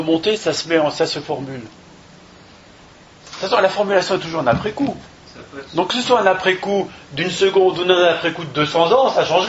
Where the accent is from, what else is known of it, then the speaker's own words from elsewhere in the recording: France; parce que je suis français